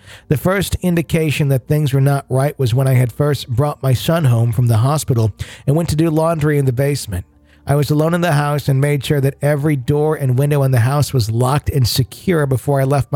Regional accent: Ashtabula, Ohio, United States; I grew up in Ashtabula, Ohio, which is located right in the northeast corner of Ohio between Lake Erie and Pennsylvania.

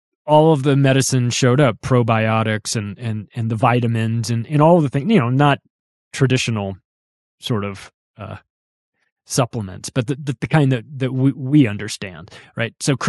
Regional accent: Palm Springs, California, United States; also born or lived in Las Vegas; I lived in Las Vegas for almost 10 years. My mom lived in Las Vegas off and on. We're from Southern California, Palm Springs area. So we're desert people.

